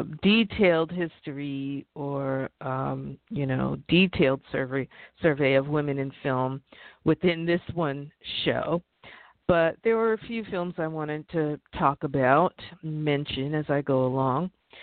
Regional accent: New York City, New York, United States; but I grew up in New York City and I'm a product of single sex education

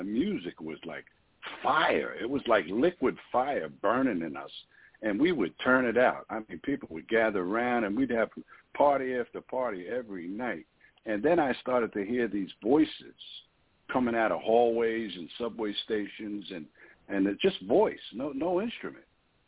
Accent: New York City, New York, United States; born there; And I was born right in New York City, you know, in the surrounding areas.

